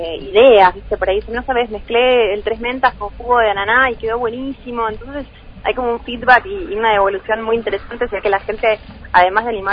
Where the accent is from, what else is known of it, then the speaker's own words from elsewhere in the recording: Patagonia, Argentina; de hecho yo soy patagónica